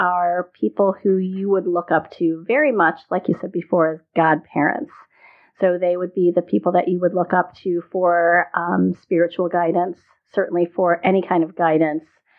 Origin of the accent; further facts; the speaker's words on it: United States; And as an American going to these receptions, I think the first thing that came to my mind is how transparent and see-through these were.